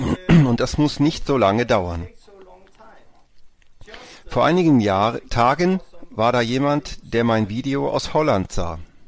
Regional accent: Denmark; und ich bin aus Dänemark

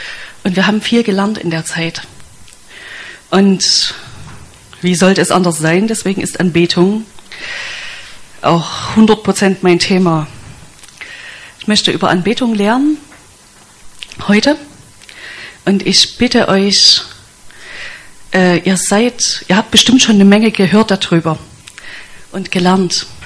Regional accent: Zwickau, Saxony, Germany; Ich bin aus Zwickau

